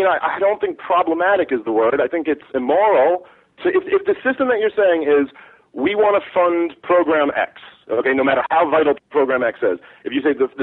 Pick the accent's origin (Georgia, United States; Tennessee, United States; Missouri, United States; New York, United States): New York, United States; I mean, I'm a Jew from New York. Sound familiar?